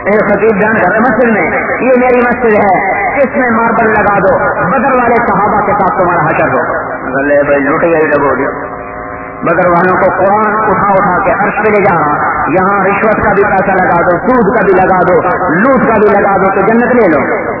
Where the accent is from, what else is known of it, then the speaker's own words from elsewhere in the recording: Punjab, Pakistan; ہمارا جو یہاں میرا گاؤں ہے وہاں سے قریب عبد الحکیم ایک چھوٹی سی چھاؤنی ہے